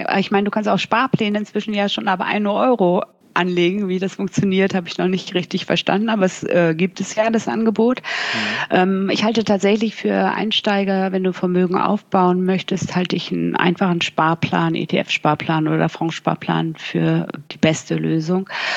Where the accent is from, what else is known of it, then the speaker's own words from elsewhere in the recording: Bremen, Germany; now in Cologne, Germany; ich komme aus Bremen. Nein, ich lebe ja schon seit Jahren nicht mehr in Bremen. Ich komme aus Bremen und ich lebe aber in Köln.